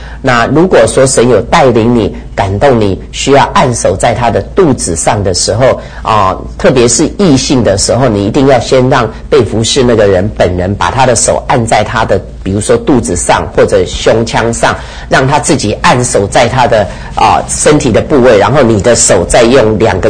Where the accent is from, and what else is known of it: China